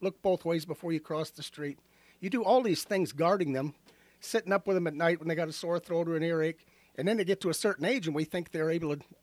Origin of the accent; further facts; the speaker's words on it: Hammond, United States; I grew up in Hammond as a kid.